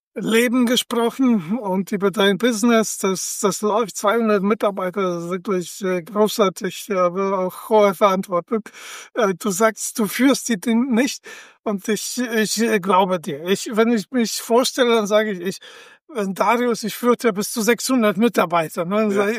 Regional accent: Poland; ich bin in Polen aufgewachsen

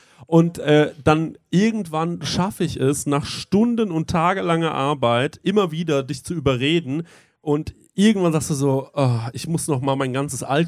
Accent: Bavaria, Germany; ich bin ja ein waschechter Bayer

